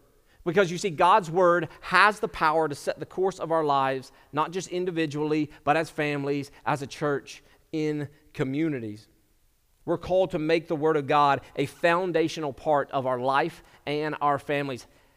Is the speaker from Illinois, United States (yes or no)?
no; Kentucky, United States; accent: Kentucky; If you didn't know it, I'm from Kentucky originally. That's where I grew up. Maybe you can hear it. A little bit of my accent has kind of become more Virginian in the last few years